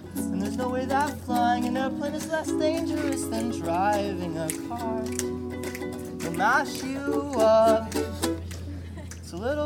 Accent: Phoenix, Arizona, United States; But we're from Phoenix, Arizona

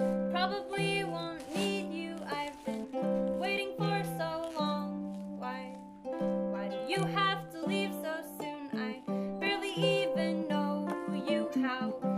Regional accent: Santa Barbara, California, United States; This is my brother Josh. We're … We're from Santa Barbara, California.

